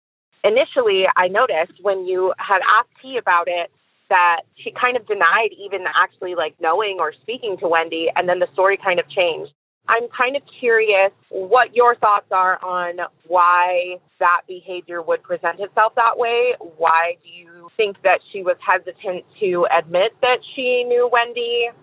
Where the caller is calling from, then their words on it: Eugene, Oregon, United States; I am calling from Eugene, Oregon.